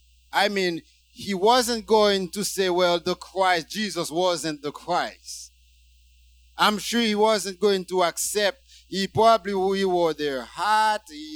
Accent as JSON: {"language": "English", "country": "Haiti", "tie": "born or raised there", "second_language": "English", "said": "growing up in Haiti, Dominican Republic was the last place I would go."}